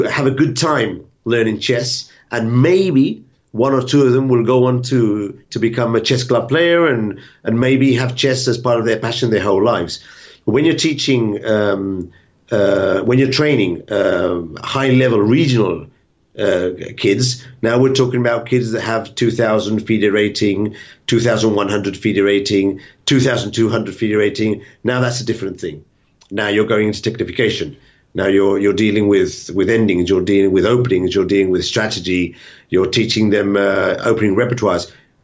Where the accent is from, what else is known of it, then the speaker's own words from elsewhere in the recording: England, United Kingdom; although I'm English